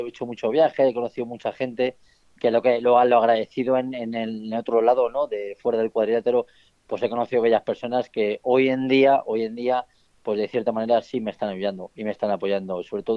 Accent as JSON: {"language": "Spanish", "town": "Madrid", "region": "Community of Madrid", "country": "Spain", "said": "Eso mínimo, hombre, siendo español y madrileño, pues que mínimo, ¿no?"}